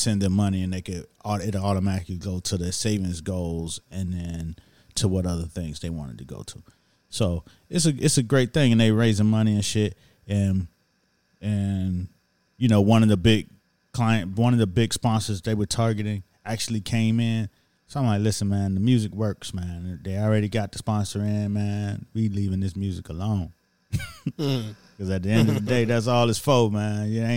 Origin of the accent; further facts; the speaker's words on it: Miami, Florida, United States; But I'm from Miami, and I go for too cold than anything.